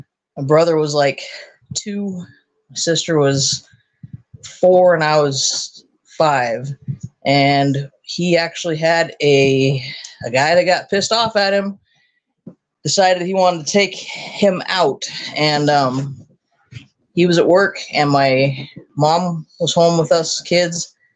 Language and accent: English; Alaska, United States; also born or lived in Oregon; So I was born in Oregon, and my dad was military, then transferred over to deputy sheriff. And when I was a teenager, he got a job working up in Alaska and brought our family up. And so we've been in Alaska since the late 80s